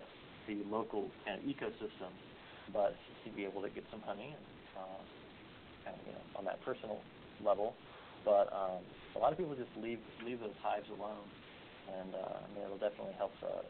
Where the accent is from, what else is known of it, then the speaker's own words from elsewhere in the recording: Gahanna, Ohio, United States; Born and raised in Gahanna, which is an eastern suburb of Columbus. Went to Gahanna Lincoln High School, went to Ohio State University